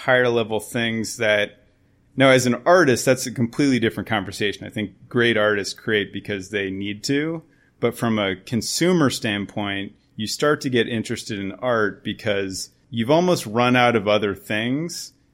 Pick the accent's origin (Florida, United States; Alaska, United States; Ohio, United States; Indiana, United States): Florida, United States; Naples; Just to go back to my childhood, I grew up in Naples, Florida.